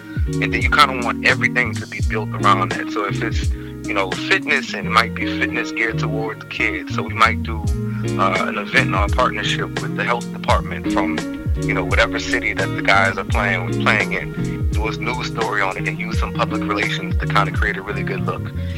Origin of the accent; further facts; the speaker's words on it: New Orleans, Louisiana, United States; I'm from New Orleans.